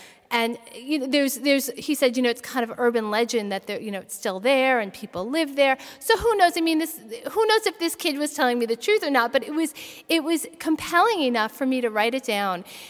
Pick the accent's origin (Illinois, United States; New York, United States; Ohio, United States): New York, United States; New York City; What he didn't know is that I grew up in New York City, and one of my friends from childhood grew up to be a subway conductor in the New York City train system.